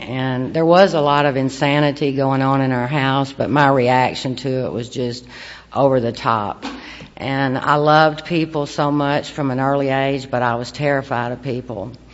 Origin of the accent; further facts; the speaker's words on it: North Little Rock, Arkansas, United States; I grew up in North Little Rock, and my father was an alcoholic, and I just loved him so.